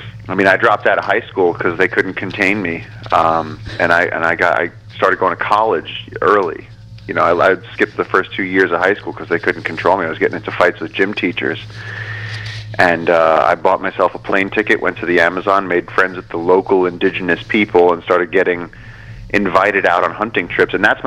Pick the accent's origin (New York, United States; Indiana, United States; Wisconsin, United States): New York, United States; Brooklyn; born there; I don't know how I was born in Brooklyn. I just don't know. I mean, I love it.